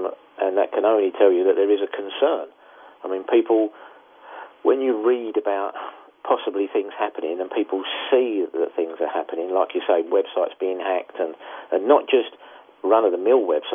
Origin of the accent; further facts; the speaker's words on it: United Kingdom; I mean, we're British. We're sort of just stiff upper lip.